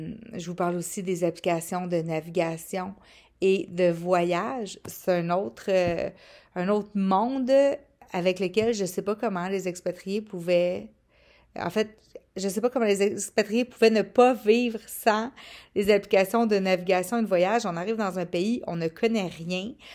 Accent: Quebec, Canada; ce qui se passe chez nous au Québec

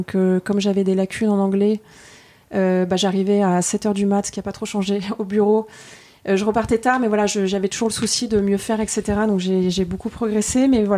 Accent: Paris, Île-de-France, France; Alors j'ai 39 ans, je suis née, j'ai grandi à Paris

